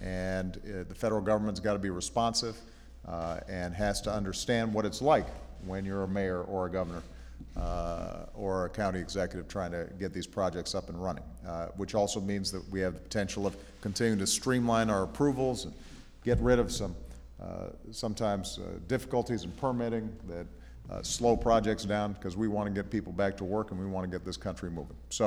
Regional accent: Chicago, Illinois, United States; Ray's from Peoria, I'm from Chicago, but you know, we both love the state of Illinois

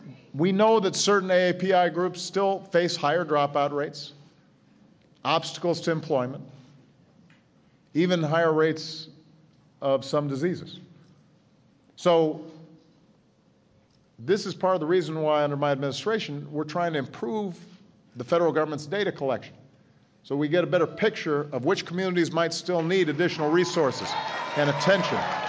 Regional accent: Hawaii, United States; also born or lived in Indonesia; I grew up in Hawaii. I spent time in Indonesia as a young boy. The food, the culture, the spirit of the Asia Pacific region, that's who I am.

